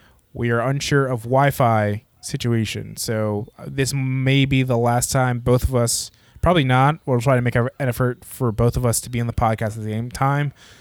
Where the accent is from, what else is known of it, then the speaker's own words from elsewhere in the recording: Guangdong, China; So that's why I speak Cantonese because I'm technically from Canton province